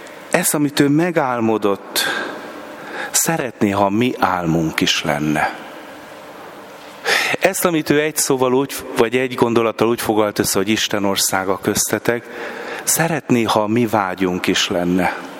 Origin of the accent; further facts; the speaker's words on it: Hungary; now in Switzerland; itt Svájcban nem csak azért, mert minden missziónak nehéz, hanem mert mi magyarok is vagyunk